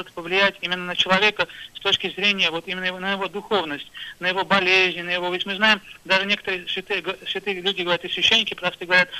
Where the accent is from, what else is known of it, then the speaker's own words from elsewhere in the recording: Voronezh, Voronezh Oblast, Russia; Вот я сам из Воронежа